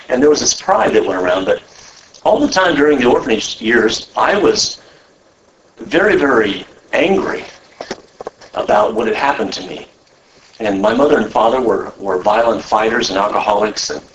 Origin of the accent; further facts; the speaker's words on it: Missouri, United States; And I'm from the Midwest in Missouri, not to be confused with Missouri. Yeah, Missouri. Make sure you put the accent on Missouri, not misery. And so I'm from the cornfields, and I'm really out there in the middle of nowhere.